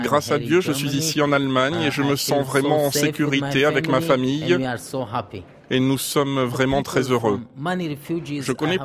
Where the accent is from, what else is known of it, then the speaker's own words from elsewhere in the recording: Kandahar, Afghanistan; Je suis de Kandahar, en Afghanistan. Je suis ici parce que j'ai reçu des menaces des talibans.